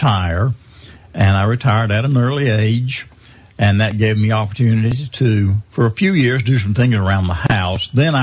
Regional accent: Anderson, United States; I was born and raised in Anderson. Hardly ever left Anderson except to go to the local area around Anderson.

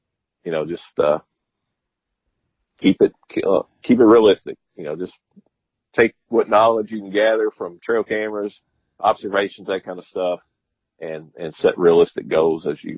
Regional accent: Kentucky, United States; now in Georgia, United States; I'm originally from Kentucky, so known for, you know, a little bit bigger bucks

